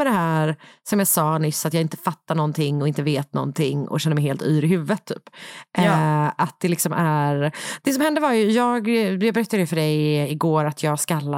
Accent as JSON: {"language": "Swedish", "town": "Partille", "region": "Västra Götaland County", "country": "Sweden", "tie": "born or raised there", "said": "Jag växte upp i Partille."}